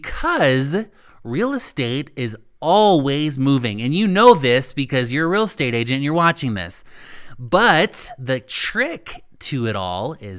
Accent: Cheyenne, Wyoming, United States; I am actually from Cheyenne, Wyoming, where the antelope do roam, literally.

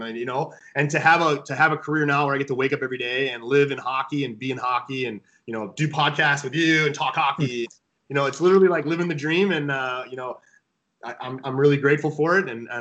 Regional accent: Buffalo, New York, United States; So I'm from Buffalo, New York, and my father took me to the Boston Garden when I was a kid.

